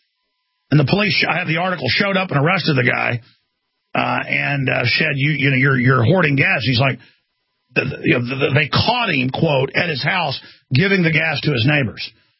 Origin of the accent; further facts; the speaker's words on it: Dallas, Texas, United States; I did not really ever see any type of racial stuff growing up in Dallas, Texas.